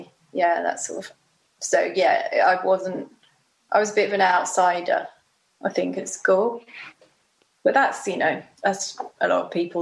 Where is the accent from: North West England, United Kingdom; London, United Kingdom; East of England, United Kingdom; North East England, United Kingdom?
London, United Kingdom; Bromley; I grew up in Bromley, so it was very, you know, it's nice.